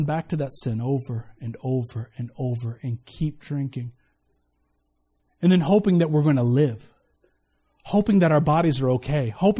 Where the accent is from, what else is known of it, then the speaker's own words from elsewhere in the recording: United States; I'm American, so my feet were soft, so I couldn't do it.